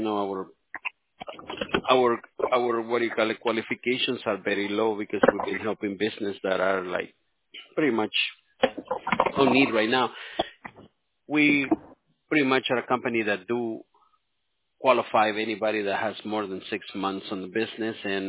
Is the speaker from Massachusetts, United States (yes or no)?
no; California, United States; I'm Californian, you know. I grew up over here. And I wasn't born here, but I grew up over here.